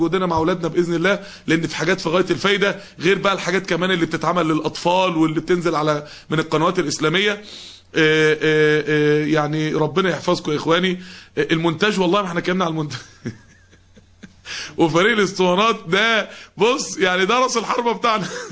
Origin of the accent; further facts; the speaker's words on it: Mansoura, Dakahlia, Egypt; الدعوه عندنا في المنصوره تقوم على رجلها شويه